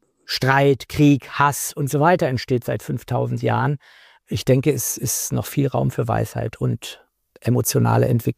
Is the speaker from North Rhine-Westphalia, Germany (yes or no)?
no; Bad Harzburg, Lower Saxony, Germany; born there; ich bin in Bad Harzburg geboren, das eines der ältesten Gestüte Deutschlands hatte.